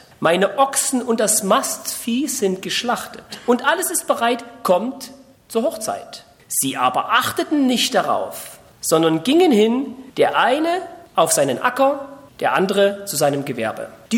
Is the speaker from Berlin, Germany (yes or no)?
no; Saxony, Germany; now in Monheim am Rhein, Germany; Ich bin in Sachsen aufgewachsen, wohne jetzt in Monheim am Rhein, bin mit meiner lieben Frau angereist.